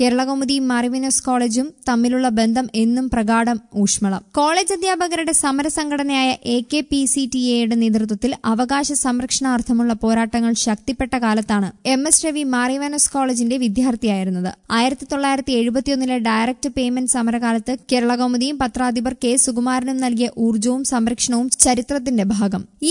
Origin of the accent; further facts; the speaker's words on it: Kerala, India; മധ്യ തിരുവിതാംകൂറിൽ ജനിച്ചു വളർന്ന എന്റെ നെറ്റിയിലെ കുരിശടയാളത്തിന്റെ തീക്ഷ്ണത മാറ്റിത്തന്നത് കേരളകൗമുദിയാണെന്ന്.